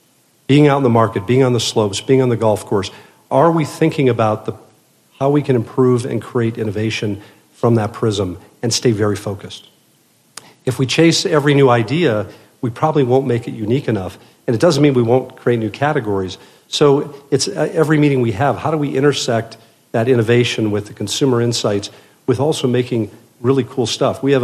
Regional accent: Hawaii, United States; It felt like when I grew up in Hawaii. People felt incredibly privileged to be there.

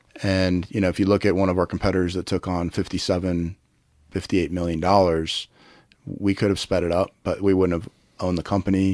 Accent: Colorado, United States; Well, I'm from Colorado and you know, a lot of the people that work with us and work for us and our partners are, so we're proud.

